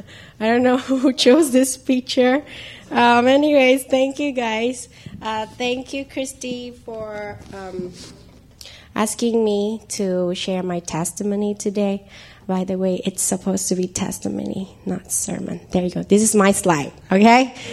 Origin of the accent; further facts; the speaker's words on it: Vietnam; English is a second language; moved away as an adult; I'm from Vietnam. Yeah, just newly come here last month. The end of May.